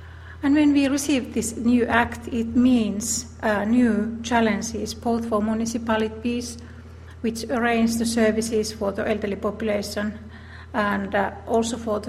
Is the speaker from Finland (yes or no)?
yes; Finland; English is a second language; I come from Finland, from National Institute for Health and Welfare